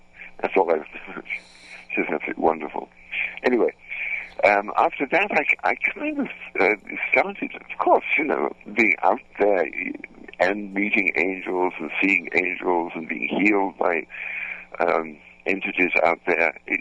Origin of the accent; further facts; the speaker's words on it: London, United Kingdom; born there; I was born in London in the war, in the beginning of the war.